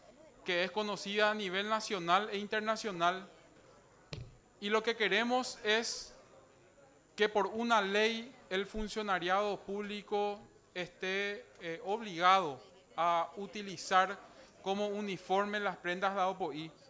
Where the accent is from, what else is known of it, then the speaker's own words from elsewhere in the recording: Paraguay; Creo que debemos de sentirnos orgullosos como paraguayos